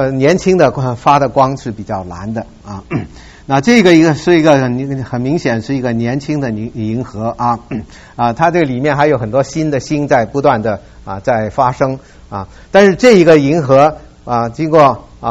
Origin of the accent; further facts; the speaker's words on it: China; 那我们的常常的叹我们中国人太多了，的确人中国人是太多了啊。而且我第一次发现中国人多的时候，是我大概是20多年前第一次回到上海，走在这个南京东路的时候